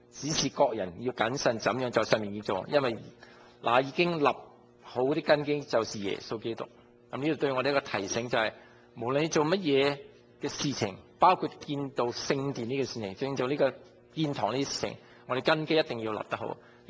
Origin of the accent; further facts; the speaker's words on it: Guangdong, China; 我哋廣東人